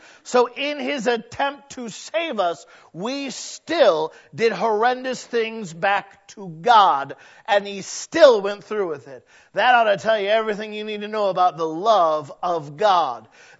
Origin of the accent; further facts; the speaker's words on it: England, United Kingdom; We did this thing as English people.